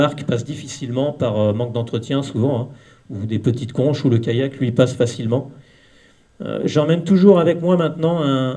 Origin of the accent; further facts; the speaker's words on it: Saint-Pierre-le-Vieux, Pays de la Loire, France; now in La Garette, France; Je suis un habitant de la Garette depuis 10 ans, à peu près, et du Marais depuis ma jeunesse, puisque je suis originaire de Saint-Pierre-le-Vieux, donc le Marais côté Vendée.